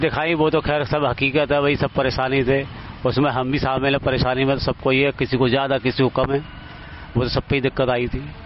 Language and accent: Hindi; Badaun, Uttar Pradesh, India; now in Delhi, India; हम हैं बदायूं के रहने वाले हैं।